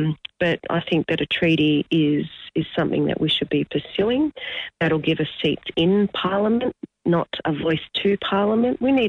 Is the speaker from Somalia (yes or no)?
no; Victoria, Australia; I come from Gippsland, where our kids just didn't participate in sport at the local level